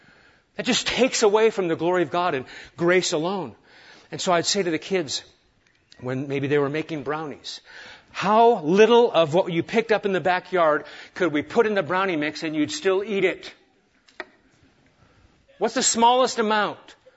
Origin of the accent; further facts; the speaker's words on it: United States; because I'm an American